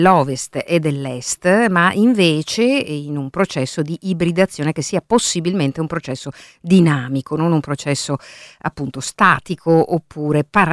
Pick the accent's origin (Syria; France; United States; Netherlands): United States; Io, per esempio, sono cresciuto negli Stati Uniti